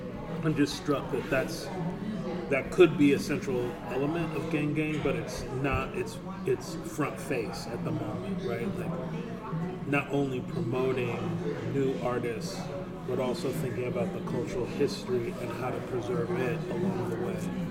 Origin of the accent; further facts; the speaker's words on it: Terre Haute, Indiana, United States; and I grew up in Terre Haute.